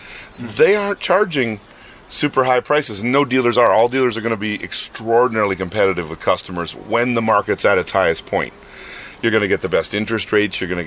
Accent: Canada; So am I concerned as a Canadian that I'm going to get hit with tariffs on product coming into the United States?

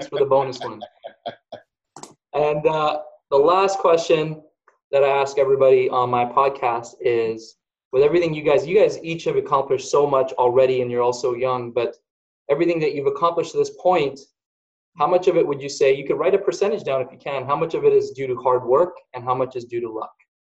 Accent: Canada; I say your because I'm Canadian.

